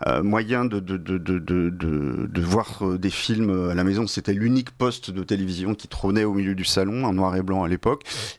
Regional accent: Normandy, France; elle vient du fait que je suis normand

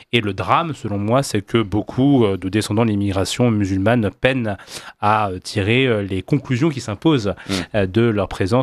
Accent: France; Je suis à la fois un citoyen français issu de la tradition libérale

